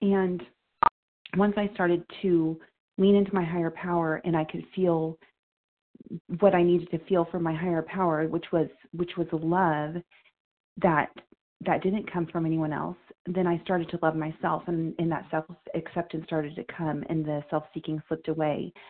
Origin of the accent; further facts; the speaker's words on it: Kansas, United States; I'm from Kansas, recovered.